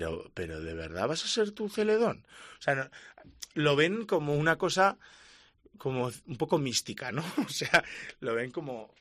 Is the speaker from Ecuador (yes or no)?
no; Basque Country, Spain; yo soy del barrio de Adurza